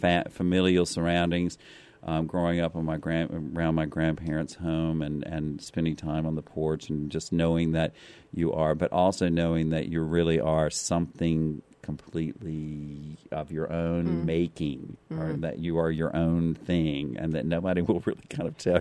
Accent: Clinton, Mississippi, United States; Yes, I grew up in Clinton, Mississippi, right outside of Jackson.

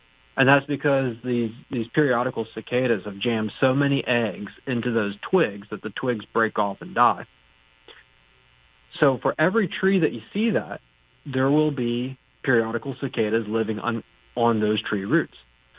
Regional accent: Virginia, United States; It's pretty similar to where I grew up in Tidewater, Virginia.

